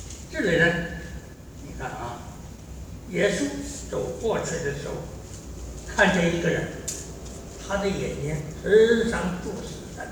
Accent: China; 我们中国人有一句话

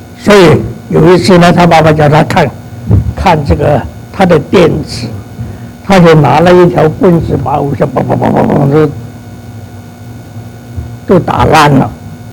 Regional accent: China; 所以我们中国人说呀，寿比南山。

